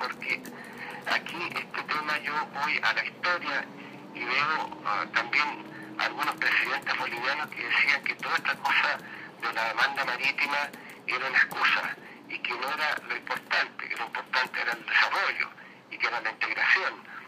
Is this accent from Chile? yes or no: yes; Chile; Yo veo, por ejemplo, esas las encuestas en mi país, acá en Chile